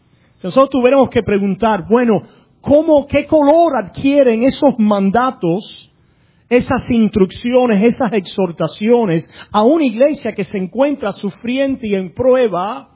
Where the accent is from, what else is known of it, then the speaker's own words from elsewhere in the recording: Cuba; moved away; yo hablo de mi experiencia como cubano. Me acuerdo cuando yo llegué a este país